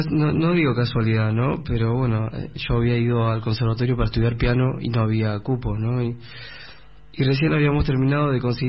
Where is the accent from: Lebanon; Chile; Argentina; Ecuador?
Argentina; Buenos Aires; yo me siento identificado con el tango, por ahí porque soy porteño